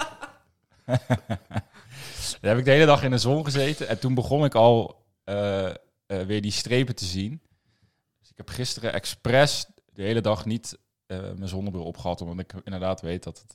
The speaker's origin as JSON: {"language": "Dutch", "region": "North Brabant", "country": "Netherlands", "said": "We komen ook een beetje uit Brabant."}